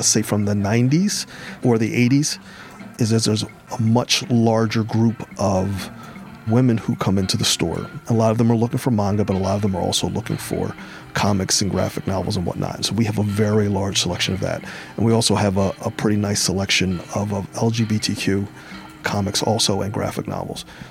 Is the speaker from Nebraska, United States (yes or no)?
no; Philadelphia, Pennsylvania, United States; and I'm originally from Mount Airy, Philadelphia, and I'm the owner of the store.